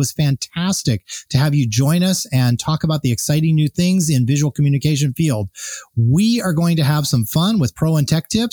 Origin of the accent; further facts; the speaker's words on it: San Diego, California, United States; I'm from San Diego.